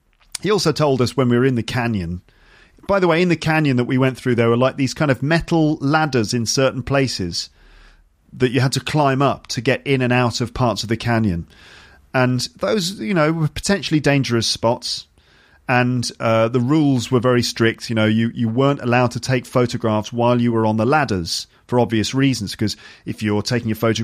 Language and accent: English; United Kingdom